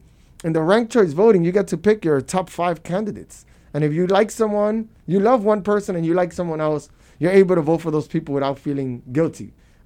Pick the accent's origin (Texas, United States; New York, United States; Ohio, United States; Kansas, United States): New York, United States; Brooklyn; So, look, Brooklyn, I was born and raised in Brooklyn, born in Cumberland Hospital, went to the public schools here.